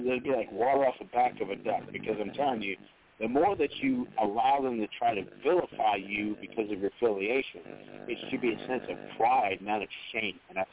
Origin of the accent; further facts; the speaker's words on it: Dayton, Ohio, United States; when I tell people I'm originally from Dayton, Ohio, they go, oh, my God, I hear it's bad out there.